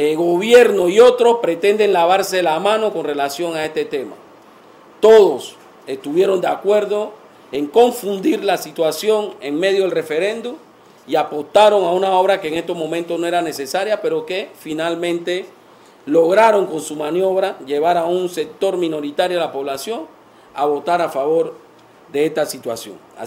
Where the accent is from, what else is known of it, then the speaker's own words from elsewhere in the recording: Panama; Y como panameños que somos, exigimos transparencia